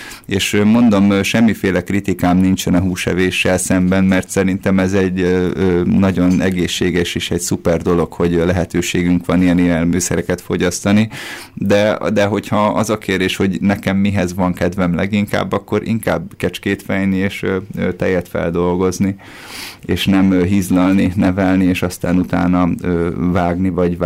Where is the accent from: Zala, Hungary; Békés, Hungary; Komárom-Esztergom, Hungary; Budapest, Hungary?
Budapest, Hungary; én a születési családomban az ötödik kerületben nőttem fel, és nagyjából a kamaszkorom végére volt az, hogy a neutrális családom egy az egybe kiköltözött, tehát kiköltöztünk az agglomerációba egy picit a Rózsavölgybe, ez a 22.